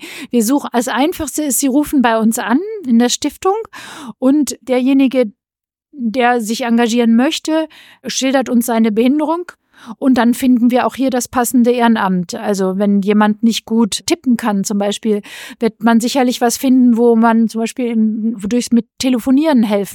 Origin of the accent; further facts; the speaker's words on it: Hameln, Lower Saxony, Germany; born there; Ich arbeite für die Bürgerstiftung Dresden und ich bin gebürtig aus Hameln, das ist bei Hannover, habe aber einen sächsischen Vater, der aus der Oberlausitz kommt.